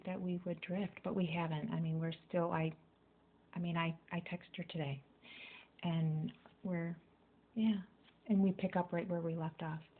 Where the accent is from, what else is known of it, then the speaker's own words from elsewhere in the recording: Waterford, United States; In Waterford.